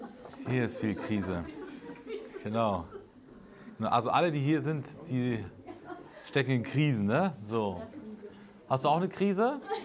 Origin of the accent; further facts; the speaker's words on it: Espelkamp, North Rhine-Westphalia, Germany; Genau, ich komme aus Espelkamp.